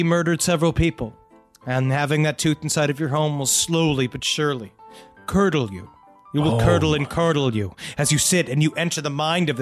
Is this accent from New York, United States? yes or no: no; Virginia Beach, Virginia, United States; In my hometown of Virginia Beach, there's a guy who calls himself the Black Widow.